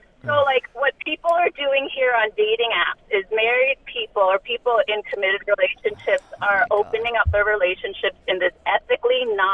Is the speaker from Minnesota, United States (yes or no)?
no; New Jersey, United States; Like I said, I grew up in Jersey.